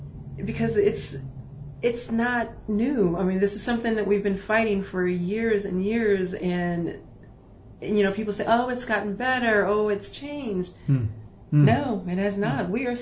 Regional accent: Indianapolis, Indiana, United States; also born or lived in Mississippi; I was born in Mississippi and moved to Indianapolis. So when I was in Mississippi, I was a baby.

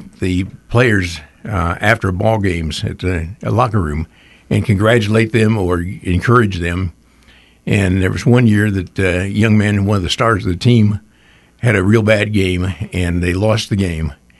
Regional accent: Frankfort, Indiana, United States; We love Frankfort. I'm originally from Frankfort

